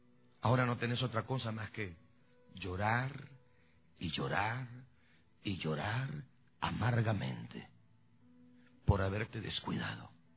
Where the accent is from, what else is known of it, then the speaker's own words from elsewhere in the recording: Guatemala; los predicadores de mi pueblo allá en Guatemala